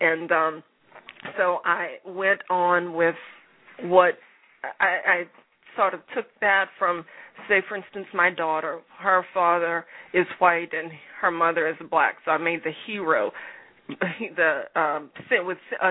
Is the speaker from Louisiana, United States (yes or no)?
yes; New Orleans, Louisiana, United States; now in Houston, United States; Well, I'm from New Orleans, and New Orleans is a melting pot. I live in Houston.